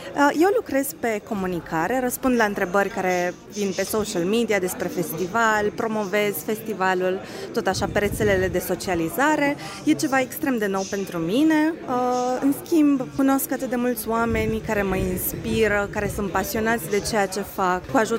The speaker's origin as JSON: {"language": "Romanian", "town": "Târgu Mureș", "region": "Mureș County", "country": "Romania", "said": "sunt din Târgu Mureș, însă pe perioada festivalului locuiesc în Cluj. E primul an în care sunt aici, deoarece de-abia am împlinit 18 ani."}